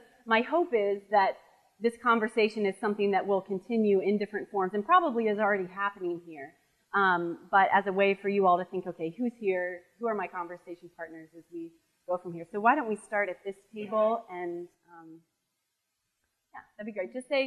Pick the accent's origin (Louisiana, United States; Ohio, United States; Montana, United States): Ohio, United States; But the church that I grew up in was in Ohio, not in a Mennonite area.